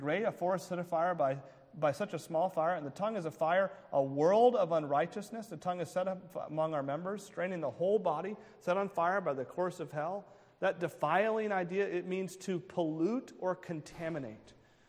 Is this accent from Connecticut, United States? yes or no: no; New Hampshire, United States; I come from New Hampshire. We're the live free or die state, right?